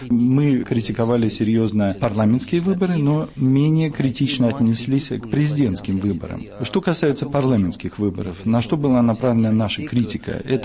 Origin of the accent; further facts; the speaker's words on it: Catalonia, Spain; Russian is a second language; я могу на него ответить сам как каталонец. Конечно, я испанец, но одновременно я из Каталонии, и, конечно, такие заявления касаются и моей страны, моего региона.